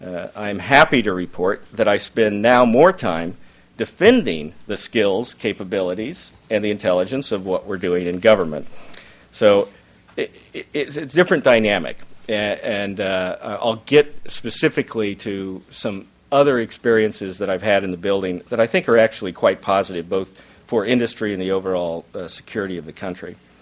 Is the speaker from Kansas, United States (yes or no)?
yes; Kansas, United States; I'm as a Midwesterner that you took under your wings, and being from Western Kansas, I still want to try to convince you that South Dakota is part of the East Coast establishment.